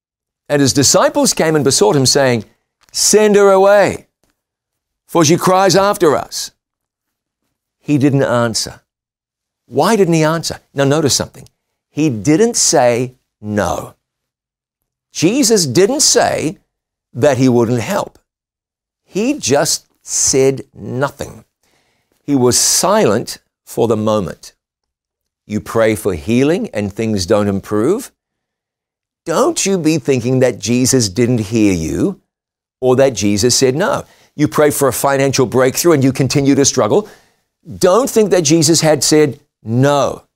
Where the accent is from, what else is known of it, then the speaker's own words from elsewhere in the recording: New Zealand; I was in my home country of New Zealand with my son, with my family